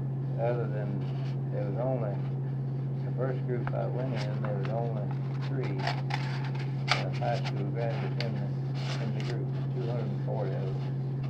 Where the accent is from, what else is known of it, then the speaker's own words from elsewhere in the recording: Bonnieville, Kentucky, United States; I was raised around Bonneville in Hart County.